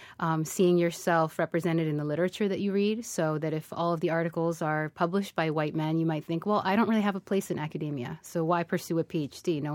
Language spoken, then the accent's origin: English; Framingham, Massachusetts, United States; I grew up in Framingham, and I just felt really comfortable with all sorts of people from different backgrounds.